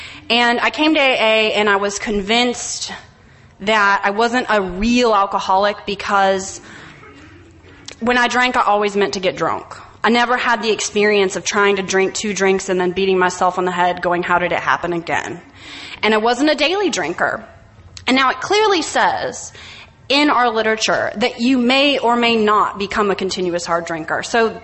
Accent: New Orleans, Louisiana, United States; Hi, I'm from New Orleans. Area 27, Louisiana.

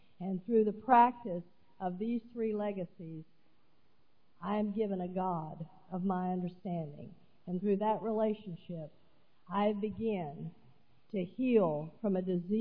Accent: Texas, United States; because I was raised in the Baptist church, and I am a Texan born and raised. And I was born in Texas, right where they took the Bible Belt and gave it an extra pull.

